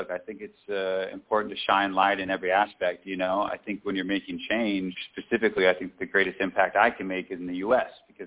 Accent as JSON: {"language": "English", "region": "California", "country": "United States", "tie": "born or raised there", "said": "So, and I'm originally from California, so, you know, I grew up going to the mountains there."}